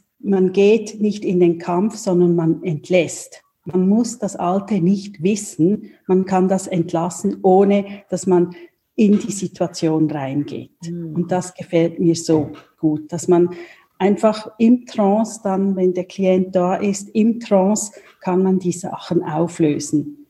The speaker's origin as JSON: {"language": "German", "country": "Switzerland", "said": "ich komme aus der Schweiz. Also in der Nähe von Basel wohne ich mit meiner Familie."}